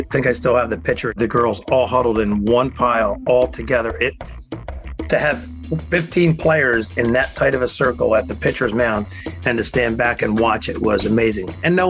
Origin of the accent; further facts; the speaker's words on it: New Jersey, United States; I played high school sports at Williamstown High School. I've coached in the area.